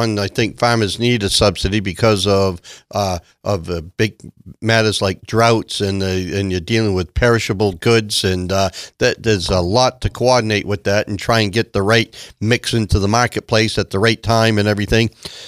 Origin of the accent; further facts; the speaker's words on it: Farmington, United States; born there; Me too. I was born in Farmington. As a matter of fact, I was born in Farmington exactly 66 years ago tomorrow.